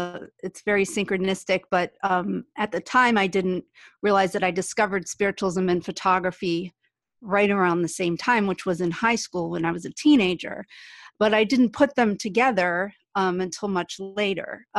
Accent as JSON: {"language": "English", "town": "Buffalo", "region": "New York", "country": "United States", "tie": "born or raised there", "said": "I grew up in Buffalo."}